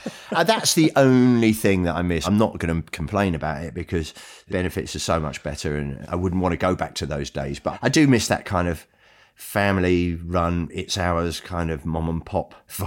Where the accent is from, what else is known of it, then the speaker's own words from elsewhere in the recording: Brighton, South East England, United Kingdom; where are you from? I go, England. They go, where in England? I go, Brighton.